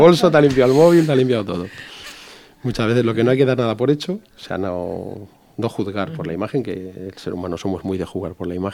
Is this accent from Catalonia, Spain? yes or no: yes; Barcelona, Catalonia, Spain; now in Valencia, Spain; porque yo nací y me crié en Barcelona.